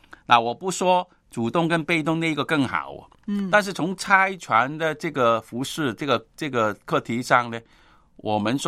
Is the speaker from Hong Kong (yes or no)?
yes; Hong Kong; 用我们香港人很常常说的话